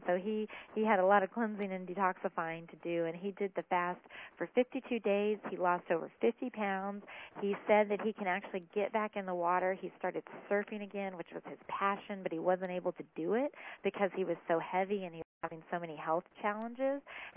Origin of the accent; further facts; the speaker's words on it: United States; growing up in America, we don't very often go to bed hungry.